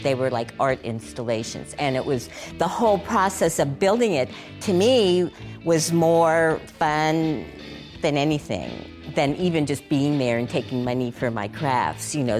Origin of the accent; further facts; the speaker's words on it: New York City, New York, United States; I'm from New York City. There was crowds on the street. I mean, I just felt like it was happening, because I was a city girl